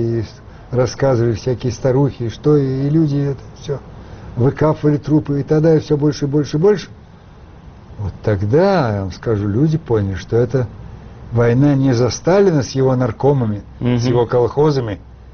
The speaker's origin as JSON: {"language": "Russian", "region": "Moscow", "country": "Russia", "tie": "born or raised there", "said": "я вообще никуда из Москвы не выезжал."}